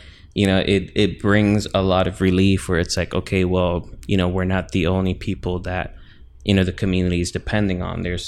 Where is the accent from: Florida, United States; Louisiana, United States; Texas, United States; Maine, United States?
Florida, United States; Carol City; But for me, it wasn't abnormal because I grew up in Carroll City. So I was already like in a Black community.